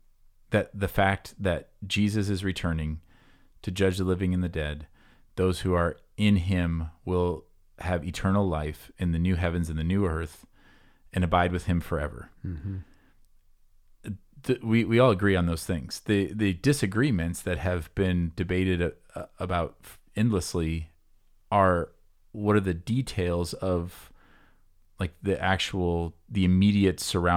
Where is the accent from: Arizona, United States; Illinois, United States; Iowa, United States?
Iowa, United States; It's like I grew up near Des Moines.